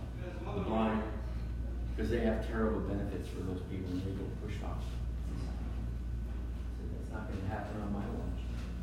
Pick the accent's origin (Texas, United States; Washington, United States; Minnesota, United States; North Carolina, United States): Washington, United States; Spokane; I come from Spokane.